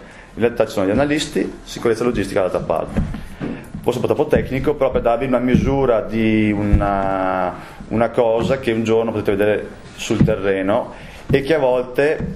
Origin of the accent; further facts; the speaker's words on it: Vicenza, Veneto, Italy; Ciao a tutti … sono di Vicenza.